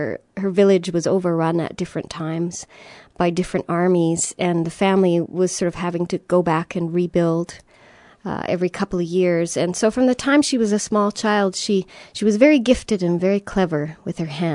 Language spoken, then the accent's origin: English; Canada; also born or lived in Scotland; You know, I was born in Scotland, and my family emigrated to Canada when I was a wee bairn.